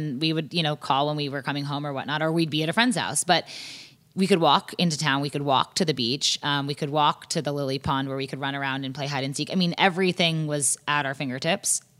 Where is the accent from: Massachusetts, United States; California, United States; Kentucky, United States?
Massachusetts, United States; So I grew up just outside Boston. My, yeah, family still lives there.